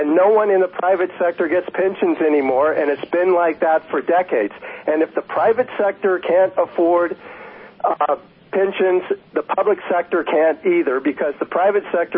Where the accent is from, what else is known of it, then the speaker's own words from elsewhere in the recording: California, United States; But I'll tell you, I'm from Butte County, and we just had two sales tax increases.